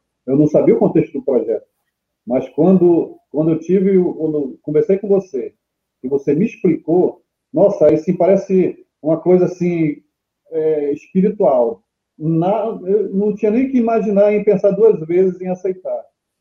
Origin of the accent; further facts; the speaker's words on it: Manaus, Amazonas, Brazil; Isso, sou manauara, né? Eu nasci em junho de 1971, em Manaus, aqui no Amazonas, capital do Amazonas.